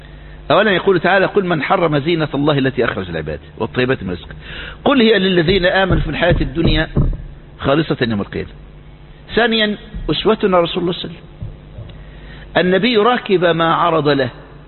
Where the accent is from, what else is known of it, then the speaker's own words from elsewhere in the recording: Egypt; في مسجد عقبة بن نافع اللي بنى الصحابة وهو يعادل عمرو بن العاص عندنا في مصر